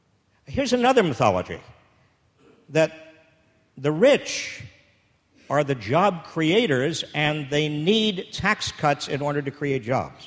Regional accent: Massachusetts, United States; Well, you see, I'm from Massachusetts, and we're all under 5 feet tall.

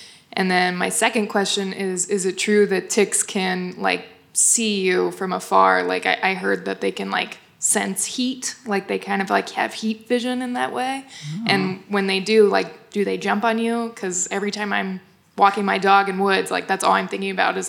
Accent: East Walnut Hills, Ohio, United States; I'm from East Walnut Hills.

